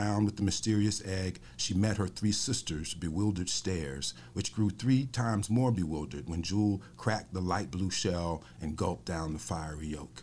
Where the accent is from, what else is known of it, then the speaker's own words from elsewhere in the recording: the South, United States; I'm still just always thinking about that as a Southerner.